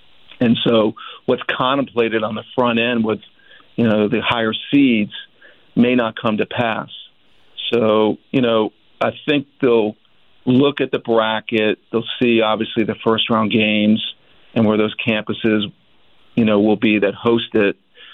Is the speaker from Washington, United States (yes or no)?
no; Miami, Florida, United States; when I grew up in Miami and I went to the University of Florida